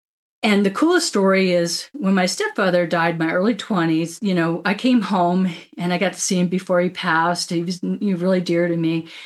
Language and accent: English; Florida, United States; growing up in Florida and working, being stationed in the Black Hills of South Dakota is pretty cool.